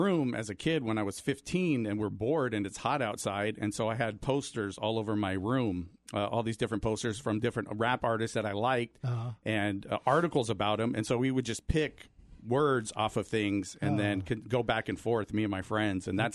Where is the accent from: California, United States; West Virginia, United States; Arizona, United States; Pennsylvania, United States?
Arizona, United States; Yuma; So background, I am local, born and raised in Yuma. I love Yuma.